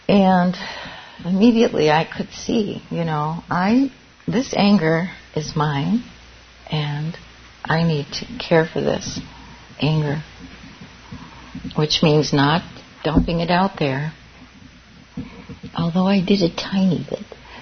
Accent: Minnesota, United States; hi, I'm from Minnesota, and I'm here for a retreat in the sesshin

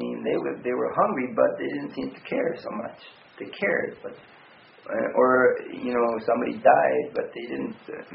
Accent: Berkeley, California, United States; But one thing that was striking was I came from California, Berkeley, you know

